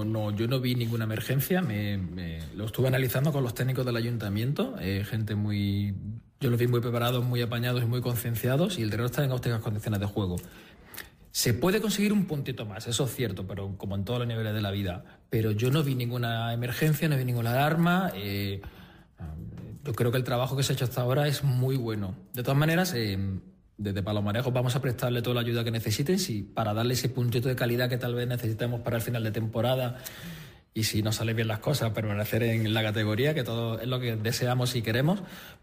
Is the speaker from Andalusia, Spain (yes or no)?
yes; Córdoba, Andalusia, Spain; now in Talavera de la Reina, Spain; Yo soy cordobés, aunque llevo ya media vida en Talavera, sigo siendo cordobés